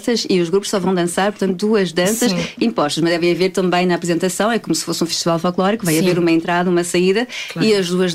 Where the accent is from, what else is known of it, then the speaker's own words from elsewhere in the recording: Paris, Île-de-France, France; Eu nasci em Paris, sou francesa, mas também sou portuguesa e nunca neguei nenhuma das minhas culturas